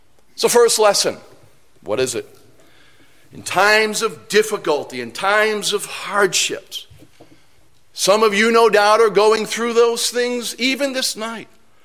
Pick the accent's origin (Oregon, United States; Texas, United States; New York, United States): New York, United States; New York City; I'm from New York City.